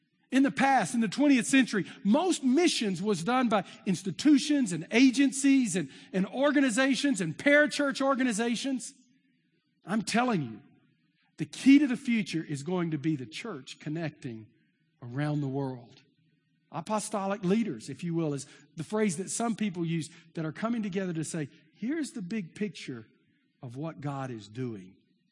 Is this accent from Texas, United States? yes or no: yes; Texas, United States; Now I'm from East Texas, so that sounds good, you know.